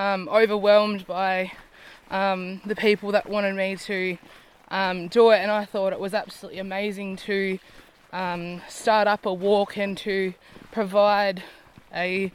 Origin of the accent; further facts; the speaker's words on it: Cape Barren Island, Tasmania, Australia; So I was born and raised on Cape Barron Island, as well as my mum and her family.